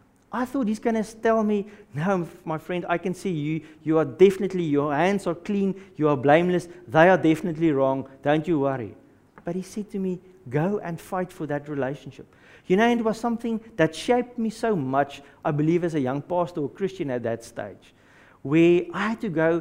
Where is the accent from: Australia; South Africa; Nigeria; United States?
South Africa; moved away as an adult; me and my wife and my family, we came from South Africa in 2008 for ministry to the church there.